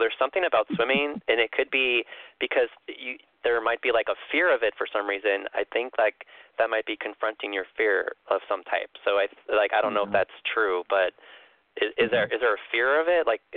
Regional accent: Chicago, Illinois, United States; But when I grew up in Chicago, you know, it can get down to like, you know, 10 degrees.

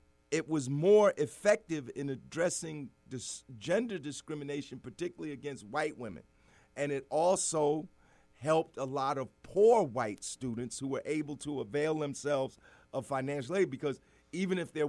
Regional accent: Newark, New Jersey, United States; Well, I came from Newark.

